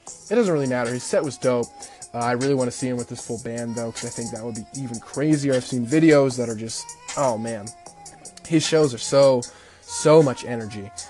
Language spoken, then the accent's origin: English; Midwest, United States; now in Champaign, United States; I think it's because I'm from the Midwest. He's from St. Louis, so not too far from where I'm from. He came and performed in the town that I live in, here in Champaign